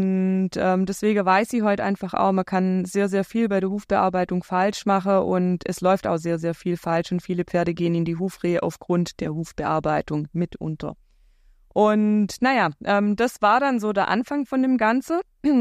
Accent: Baden-Württemberg, Germany; Ich bin 38 Jahre alt, komme vom schönen Bodensee, wie man an meinem Dialekt erkennen kann.

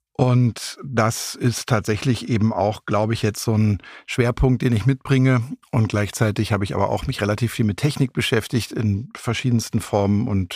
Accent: Berlin, Germany; now in Düsseldorf, Germany; Ich bin aus Düsseldorf angereist, aber ich bin Berliner.

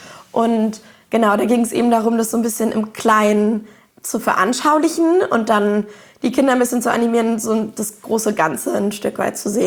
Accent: Berlin, Germany; ich komme aus Berlin, meine Eltern haben genug Geld, um mir vieles zu ermöglichen.

